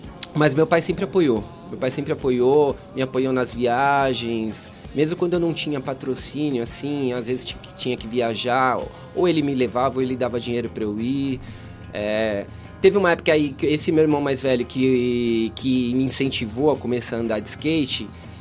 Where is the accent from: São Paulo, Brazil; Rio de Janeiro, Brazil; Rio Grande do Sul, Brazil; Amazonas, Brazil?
São Paulo, Brazil; Osasco; Nasci em Osasco e tô lá até hoje, cara.